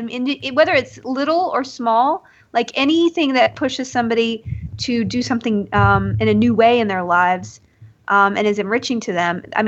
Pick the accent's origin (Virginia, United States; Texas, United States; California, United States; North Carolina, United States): Texas, United States; Austin; a lot because I'm from Austin, so it's a good excuse.